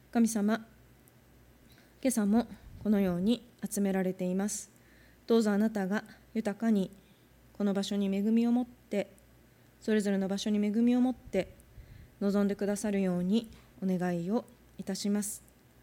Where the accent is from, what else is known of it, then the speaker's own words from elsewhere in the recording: Fukuoka, Japan; also born or lived in Hokkaido; 私は福岡の出身です。 福岡で検診をして洗礼を受けて検診をして進学校に行って、その後北海道に3年間いました。そして今年の4月から南大阪キリスト教会でご奉仕をさせていただいています。